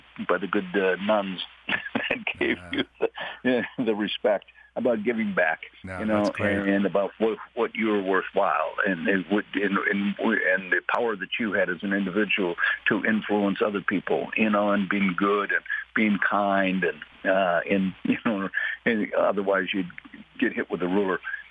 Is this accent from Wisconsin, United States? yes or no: yes; Appleton, Wisconsin, United States; And I grew up in Appleton, a small town, Appleton, right, Wisconsin, grew up in a neighborhood, had Catholic education